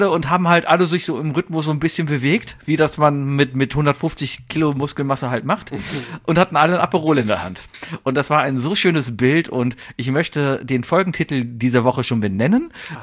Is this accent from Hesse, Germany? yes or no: no; Cologne, North Rhine-Westphalia, Germany; Wie man das halt so macht, als Kölner, der sich überall auskennt.